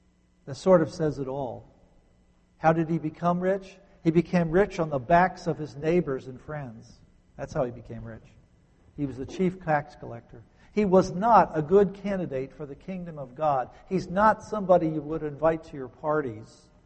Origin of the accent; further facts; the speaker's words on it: New Jersey, United States; I grew up in New Jersey, and if you took a bar magnet and you just dragged it through the dirt in our backyard, you would pick up all kinds of iron ore